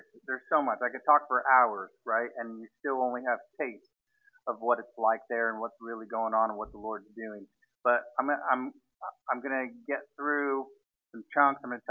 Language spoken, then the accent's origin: English; Washington, United States; now in Redding, United States; I'm originally from Washington State. My wife grew up in California. I went down there for college, got married.